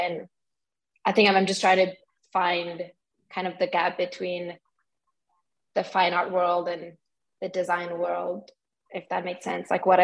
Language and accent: English; Senegal; also born or lived in Paris, France / South Africa; I'm originally from Senegal, Cape Verde, but I was born in Paris and I lived also in South Africa for a bit. So it's always I'm a bit from everywhere. But I'd say Senegal mostly is where home is.